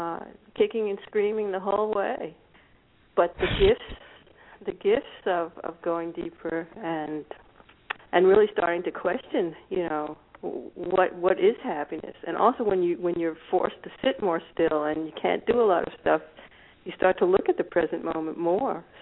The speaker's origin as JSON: {"language": "English", "town": "Washington", "region": "District of Columbia", "country": "United States", "tie": "born or raised there", "said": "I mean, I grew up in America, as you know, and. I grew up in Washington"}